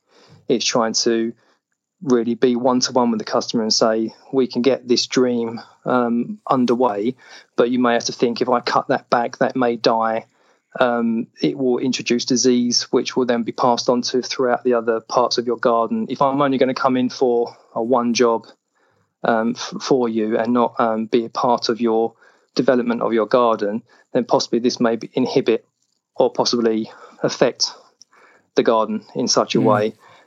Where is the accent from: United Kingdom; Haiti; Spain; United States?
United Kingdom; England; they do ask me, you know, as an English gardener or an Englishman, they do ask me about the whole kind of why are you into it